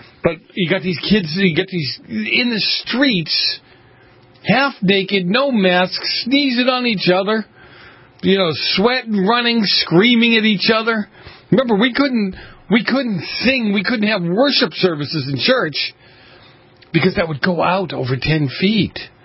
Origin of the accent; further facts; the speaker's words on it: Boston, Massachusetts, United States; growing up in Boston in the 70s, in the north end of Boston. And you look at the people, a proud people, a hardworking people, but very poor people.